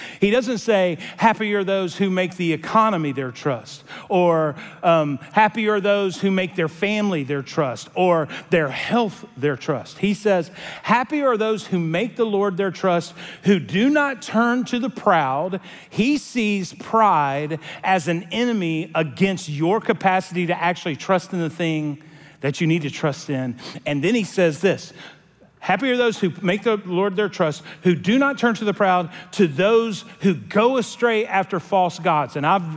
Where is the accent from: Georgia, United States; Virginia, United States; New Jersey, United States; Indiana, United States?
Georgia, United States; For those of you that don't remember, the devil went down to my home state.